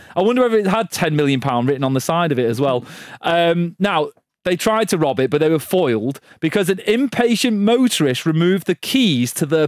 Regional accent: London, United Kingdom; accent: London; Sorry to anyone that's offended at my London accent, but that's exactly how you talk.

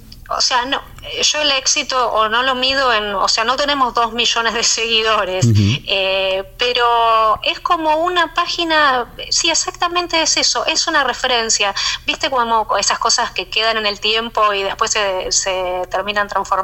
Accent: Argentina; siendo argentina, tenía mucha afinidad con otros argentinos

